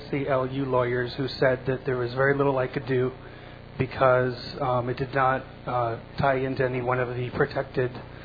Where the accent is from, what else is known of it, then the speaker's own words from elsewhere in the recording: Michigan, United States; I am from Michigan myself.